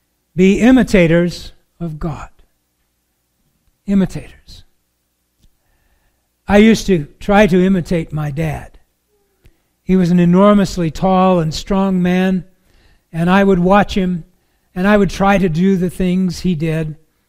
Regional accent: Superior, Wisconsin, United States; Plus, I was raised in Superior, so there were plenty.

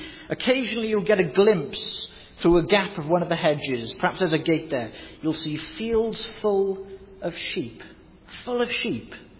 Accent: Wales, United Kingdom; my home country of Wales

